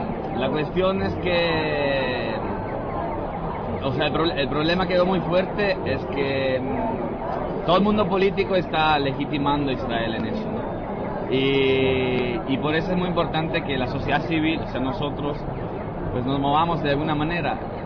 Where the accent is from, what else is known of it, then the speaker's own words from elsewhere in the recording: Italy; Spanish is a second language; Sí. Yo soy de Italia. Italia es el cuarto productor y exportador de armas, ¿no?